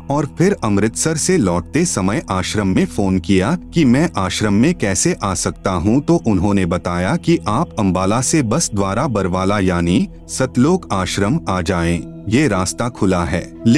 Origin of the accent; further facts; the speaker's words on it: Mirchiya, Madhesh Province, Nepal; गांव विकास समिति मिर्चिया ward number 3 थाना चौक जिला सिरहा अंचल जनकपुर नेपाल का निवासी हूं।